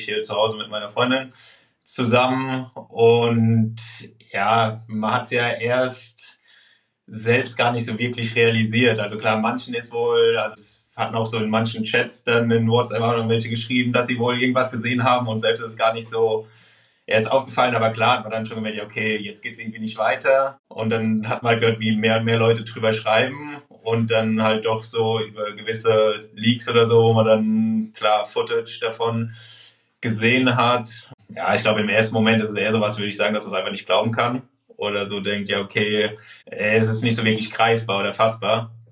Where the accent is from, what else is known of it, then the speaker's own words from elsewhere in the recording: Mainz, Rhineland-Palatinate, Germany; also born or lived in Cologne; halt Master in Maastricht und davor habe ich aber 8 Jahre in Köln gelebt. Aber ich komme halt ursprünglich aus Mainz und jetzt quasi wieder so in die Heimat zurückgekehrt.